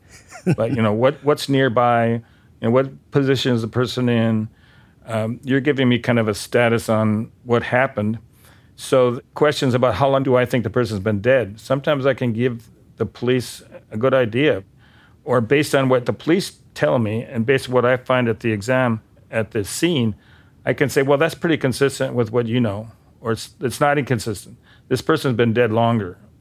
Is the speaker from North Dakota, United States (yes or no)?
yes; Bismarck, North Dakota, United States; I mean, I come from Bismarck. How many homicides are there in Bismarck, like in a century?